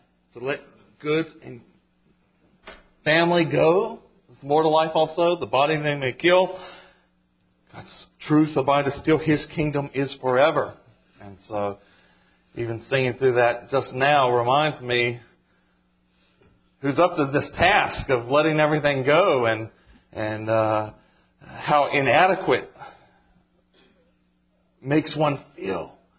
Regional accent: Virginia, United States; I was raised in Virginia, a small mountain town steeped in Civil War history.

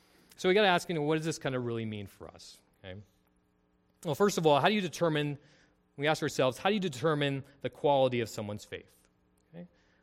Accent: California, United States; as I've grown up as an American, as a conservative, semi-rural Californian, right?

